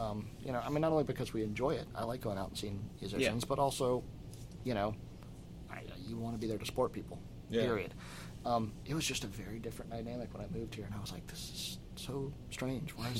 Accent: Georgia, United States; also born or lived in Tallahassee, Florida; I grew up in Georgia, but for the better part of my music career when I was down there, I lived in Tallahassee, Florida, college town, right?

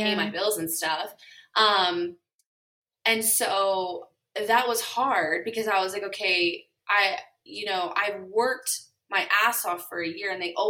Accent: United States; now in United Kingdom; Like, I'm an American coming over and living in the UK.

